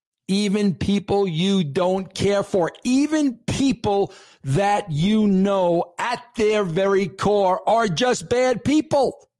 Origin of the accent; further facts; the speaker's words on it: New York, United States; accent: New York; Floored. That's my New York accent. Floored.